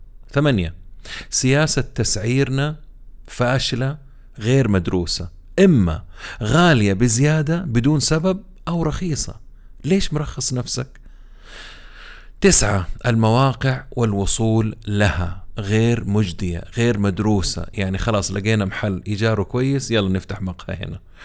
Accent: Saudi Arabia; أسباب تدني وإفلاس واختفاء مشاريع القهوة المختصة عندنا في السعودية

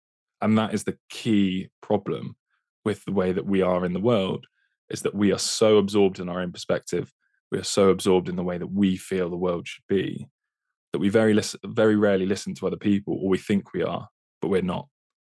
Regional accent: Oxford, South East England, United Kingdom; I'm from Oxford, and that's not even a small town. It's quite a reasonable sized city.

